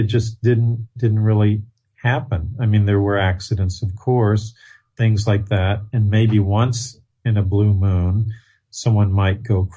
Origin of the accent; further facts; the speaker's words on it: Texas, United States; because my background was growing up in Texas, especially South Texas. Now I can talk like a Texan if I have